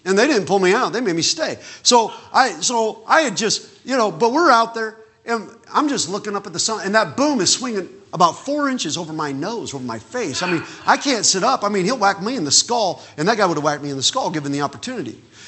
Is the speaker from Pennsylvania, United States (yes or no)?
no; Indiana, United States; Of course, I'm from Indiana.